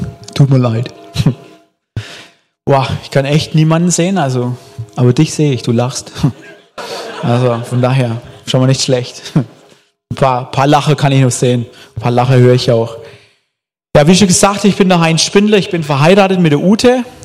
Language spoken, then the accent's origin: German; Bavaria, Germany; accent: Franconian; moved away; Also, ich bin ein Oberfranke, ein richtiger, von daher darf ich das sagen und wir sind vor vielen, vielen Jahren ausgezogen von Oberfranken.